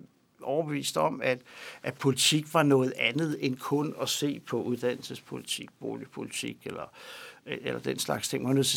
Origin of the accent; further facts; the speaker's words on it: Copenhagen, Capital Region of Denmark, Denmark; born there; jeg er født i en koloni her i København, for at sige det på godt dansk